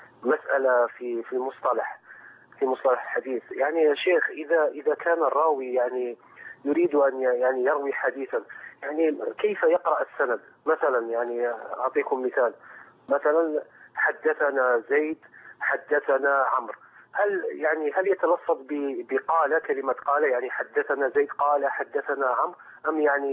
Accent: Algeria; من الجزائر.

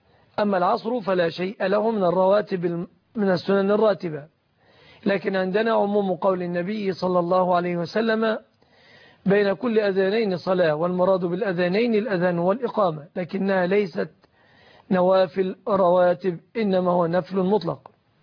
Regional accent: Egypt

